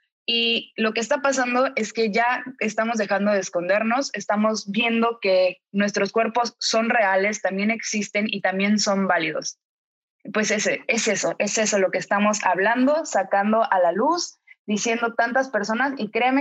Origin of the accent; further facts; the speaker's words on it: Guerrero, Mexico; born there; now in Mérida, Mexico; Actualmente tengo 22 años, nací en Guerrero, pero vivo en Mérida.